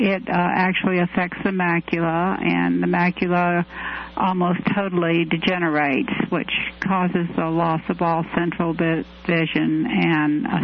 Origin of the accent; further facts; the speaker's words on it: Galveston, Texas, United States; in Galveston.